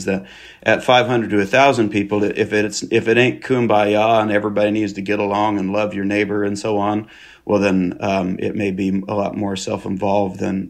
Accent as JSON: {"language": "English", "region": "Kansas", "country": "United States", "tie": "born or raised there", "said": "I was born and raised in Kansas, and in a family that was of grassers, right, were people that really liked bluegrass music. I got to Arkansas about 12 years ago"}